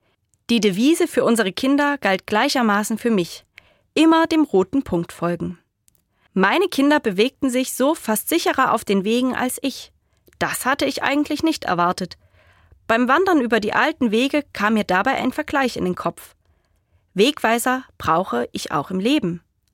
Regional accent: Saxony, Germany; Ich bin in der Oberlausitz groß geworden

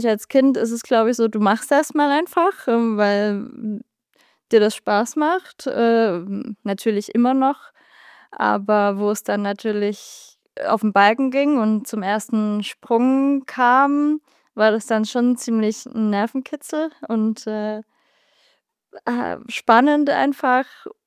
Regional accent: Breitenbrunn, Saxony, Germany; Ja, das ist von Breitenbrunn, wo ich herkomme.

